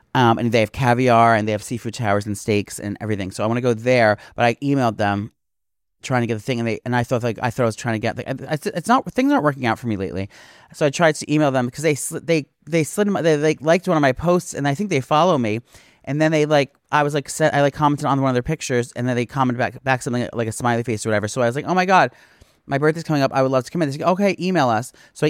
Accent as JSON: {"language": "English", "country": "France", "said": "I wanted to a French restaurant originally because I'm from France."}